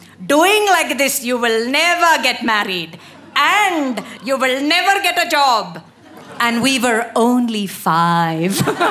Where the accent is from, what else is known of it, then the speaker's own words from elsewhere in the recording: India; No, I'm Indian.